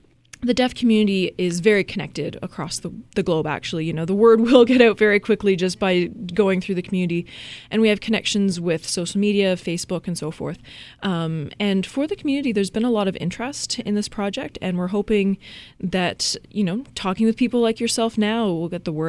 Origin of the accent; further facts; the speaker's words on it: Alberta, Canada; now in Halifax, Canada; And so when I moved here, I'm from Alberta originally, and I moved to Halifax